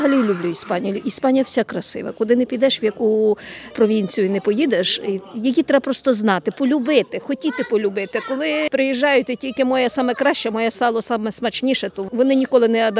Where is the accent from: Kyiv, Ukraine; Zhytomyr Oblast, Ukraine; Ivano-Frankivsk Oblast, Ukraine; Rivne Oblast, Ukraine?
Ivano-Frankivsk Oblast, Ukraine; moved away; Я з України, з Західної України, Івано-Франківська область. Я вже тут 23 роки.